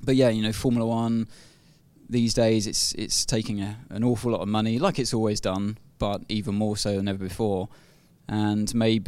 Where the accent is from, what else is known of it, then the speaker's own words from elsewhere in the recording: United Kingdom; I mean, being a Brit myself, it's easy to appreciate.